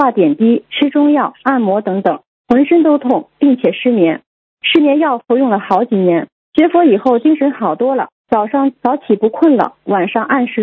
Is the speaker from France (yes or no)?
yes; France; 我是一位来自法国的70多岁的师兄